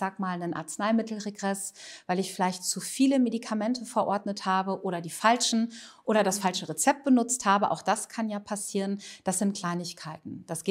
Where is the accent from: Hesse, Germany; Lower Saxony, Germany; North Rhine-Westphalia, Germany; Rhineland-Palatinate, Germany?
North Rhine-Westphalia, Germany; Dortmund; also ich komme aus Dortmund